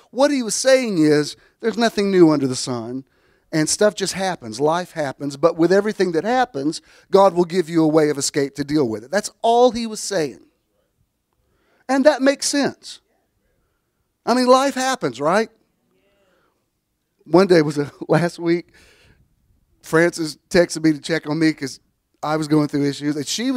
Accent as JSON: {"language": "English", "region": "Southern US", "country": "United States", "said": "And because I'm from the Bible Belt and I have a history like you guys have, I have a soulish connection with it as well."}